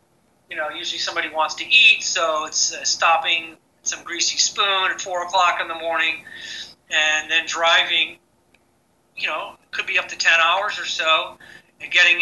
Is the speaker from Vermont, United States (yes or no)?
no; Buffalo, New York, United States; I'm actually from the Buffalo, New York area, and some of my early exposure to hard rock was through Chum FM, which came out of Toronto